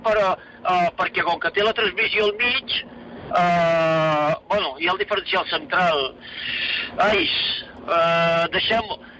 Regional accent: Mataró, Catalonia, Spain; Sí, bueno, no, soc de Mataró

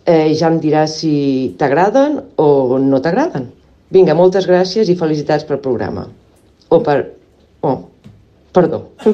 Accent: Barcelona, Catalonia, Spain; now in Seattle, United States; de Barcelona.

